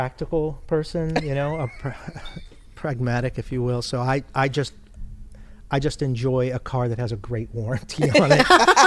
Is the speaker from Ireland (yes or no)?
no; Naples, Campania, Italy; I grew up in Europe, and we lived in Naples, Italy.